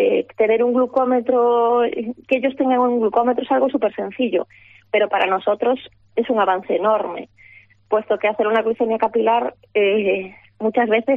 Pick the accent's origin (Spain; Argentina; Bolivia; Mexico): Spain; Galicia; yo que soy del sur, estoy en el norte de Galicia